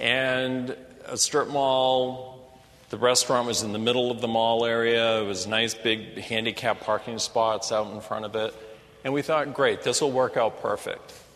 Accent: Maine, United States; For instance, I'm from Maine, for those of you that don't know.

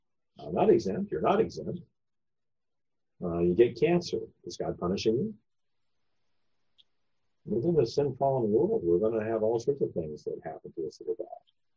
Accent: California, United States; Or how about this one, since I'm from California?

